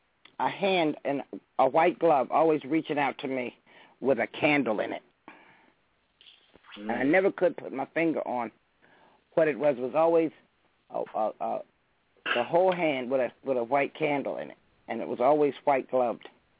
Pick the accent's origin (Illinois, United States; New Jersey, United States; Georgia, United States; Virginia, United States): Virginia, United States; born there; I was born at home in the South. I was born in Virginia.